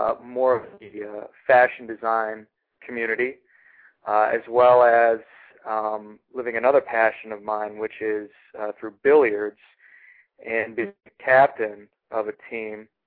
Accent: Iowa, United States; Well, I have lived 27 years, and I'm originally from Iowa

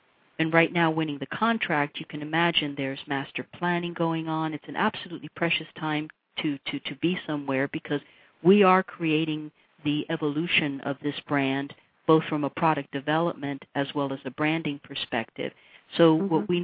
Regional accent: United States; being a woman and being an American woman is a very, at least back then, it really worked for a person

